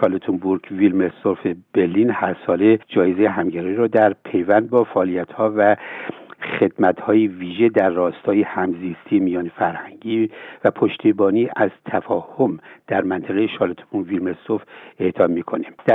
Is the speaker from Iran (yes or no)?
yes; Iran; به عنوان یک ایرانی اول زبانتون یاد بگیرین